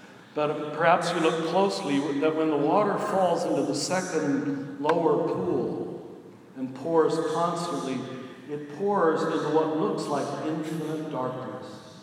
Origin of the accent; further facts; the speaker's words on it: Midwest, United States; You know, I'm a Midwesterner. I've got to see these places when I come here.